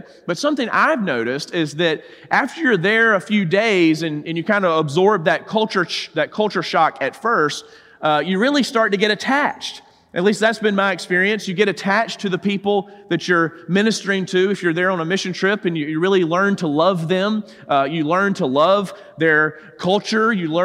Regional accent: the South, United States; I'm from the South. Got to have the sweet tea.

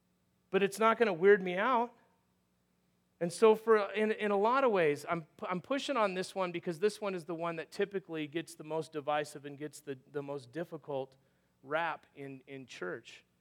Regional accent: California, United States; I grew up in Southern California.

